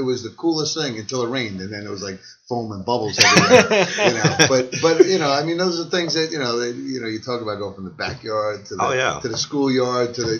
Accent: Patchogue, New York, United States; I was telling somebody the other day where, you know, where I grew up in Patchogue, you know, years back

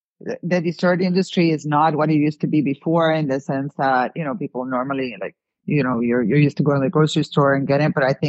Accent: Puerto Rico; now in Miami, United States; I'm from Puerto Rico, so we're in Miami

